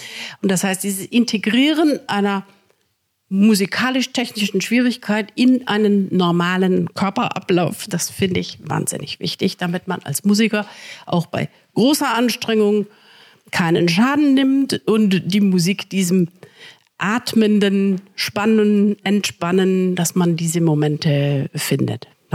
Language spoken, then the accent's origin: German; Lahr, Baden-Württemberg, Germany; in Lahr im Schwarzwald, wo ich aufgewachsen bin.